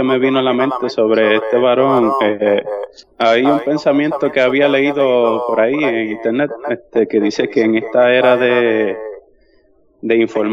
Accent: Puerto Rico; Yo soy de Puerto Rico, sí.

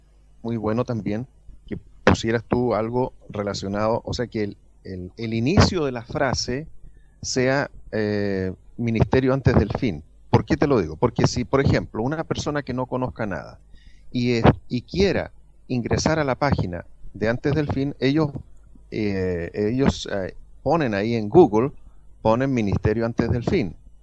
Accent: Chile; mucha gente en mi país de Chile

